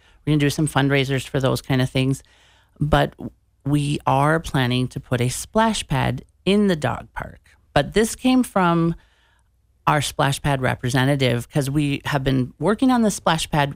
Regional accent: Maple Grove, Minnesota, United States; I grew up in Maple Grove, right? So, but at that time it wasn't a big city. It was very small town feel, and it was all cornfields

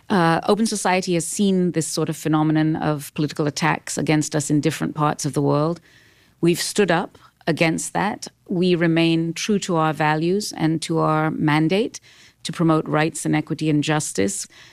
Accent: Kenya; So I grew up in Kenya under dictatorship.

